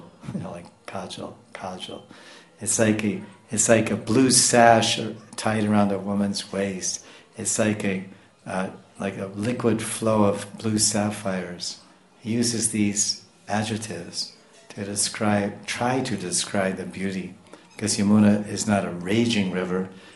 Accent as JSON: {"language": "English", "region": "New Jersey", "country": "United States", "tie": "born or raised there", "said": "And I'm from America. I grew up on the ocean, Atlantic Ocean in New Jersey."}